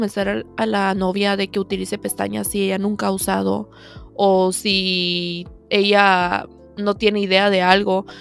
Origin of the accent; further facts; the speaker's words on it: Guatemala; Yo soy de Guatemala, para las personas que me escuchan de otros países.